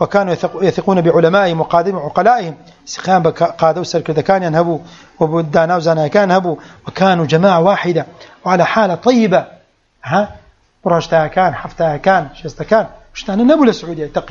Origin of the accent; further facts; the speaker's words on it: Saudi Arabia; طبعا أنا سعودي